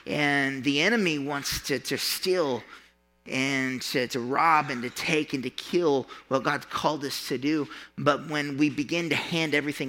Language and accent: English; Catoosa, Oklahoma, United States; I come from Catoosa. And in Catoosa, people knew my family, and it was not for good things.